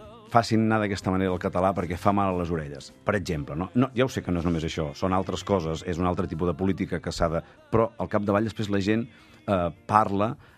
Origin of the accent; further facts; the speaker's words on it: Besalú, Catalonia, Spain; now in Vilablareig, Spain; la meva dona és de Santa Coloma de Farners, jo sóc de Besalú i cada cap de setmana érem a Girona, perquè teníem la família i els amics allà.